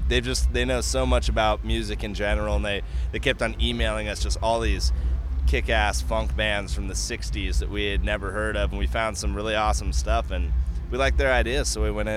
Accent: Alaska, United States; And I felt it too growing up in Alaska.

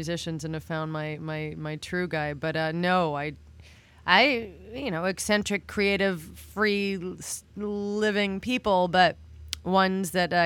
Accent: Montreal, Quebec, Canada; I'm from Montreal, Canada

